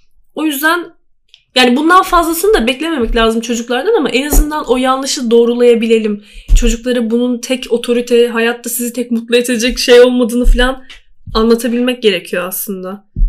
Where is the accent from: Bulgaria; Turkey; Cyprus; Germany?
Turkey; Black Sea Region; Biz zaten Karadenizliyiz.